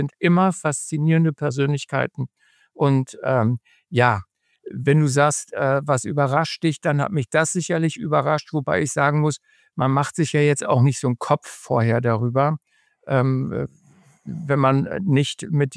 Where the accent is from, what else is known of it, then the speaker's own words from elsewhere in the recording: Northern Germany, Germany; Wir sind ja als Norddeutsche